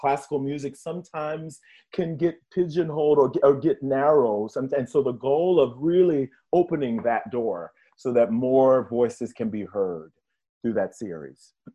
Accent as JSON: {"language": "English", "region": "Virginia", "country": "United States", "tie": "born or raised there", "said": "Well, I'm a native of the state of Virginia, Southern Virginia."}